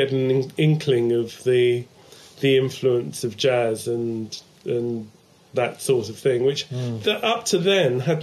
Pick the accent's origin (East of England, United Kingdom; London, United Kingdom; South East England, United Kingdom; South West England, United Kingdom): London, United Kingdom; I grew up in London in the 50s.